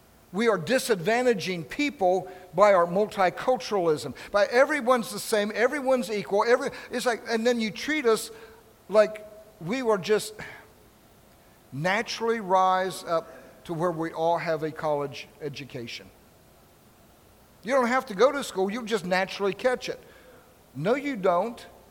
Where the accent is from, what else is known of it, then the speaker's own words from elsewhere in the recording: Midwest, United States; I have never felt so cramped in my life. I'm coming from the Midwest.